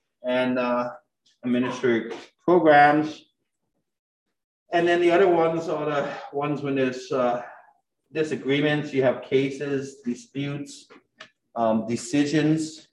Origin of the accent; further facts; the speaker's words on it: Michigan, United States; You know, I grew up in Northern Michigan, so it's the Packers or the Lions.